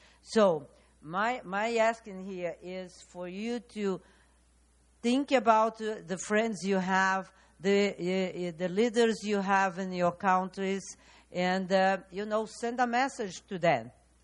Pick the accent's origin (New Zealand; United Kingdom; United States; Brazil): Brazil; So I'm from Brazil. Brazil is a developing country, but I already been in the board.